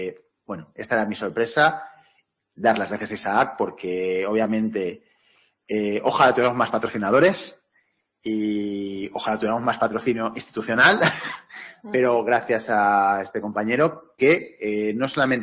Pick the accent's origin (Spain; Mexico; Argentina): Spain; Valencian Community; A mí me gustaría, como valenciano, también que hubiera algún artículo en valenciano